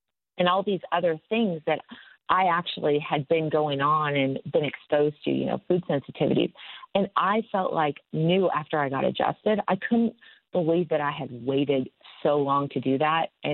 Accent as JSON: {"language": "English", "town": "Fort Worth", "region": "Texas", "country": "United States", "tie": "born or raised there", "also_born_or_lived": "Colorado", "said": "So I laughed when Plano came up because Fort Worth is definitely my hometown. So I grew up there but was born in Colorado."}